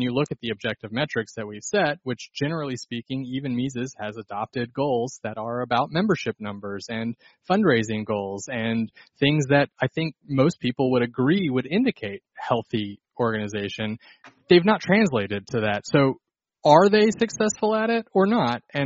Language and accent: English; Georgia, United States; I'm from Georgia, so I believe both of those things.